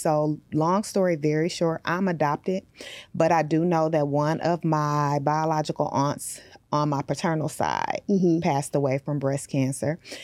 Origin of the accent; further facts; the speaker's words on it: Michigan, United States; So, my husband and I are both educators, born and raised in Michigan. Spent the first 13, 14 years of my teaching career in Michigan.